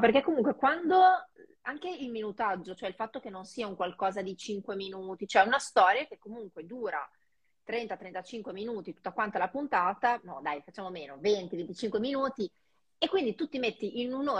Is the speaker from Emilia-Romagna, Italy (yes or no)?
yes; Emilia-Romagna, Italy; io sono emiliana